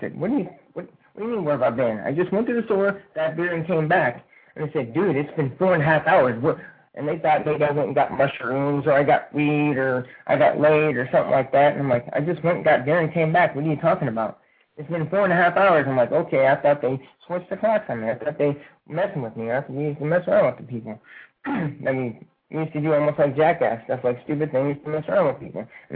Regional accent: Midwest, United States; I was brought up in the Midwest, brought up in a family, brought up to believe in God and Catholic

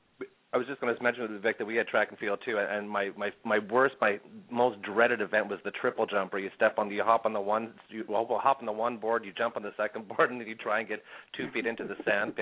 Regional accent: Priestville, Saskatchewan, Canada; I'm from Priestville, Saskatchewan, originally. Priestville is about 45 minutes from Humboldt.

